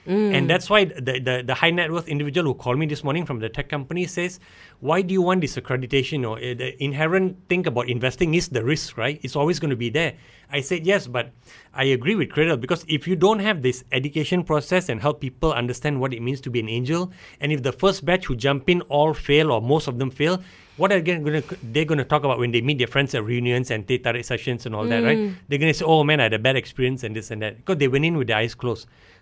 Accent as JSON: {"language": "English", "country": "Malaysia", "said": "as a Malaysian"}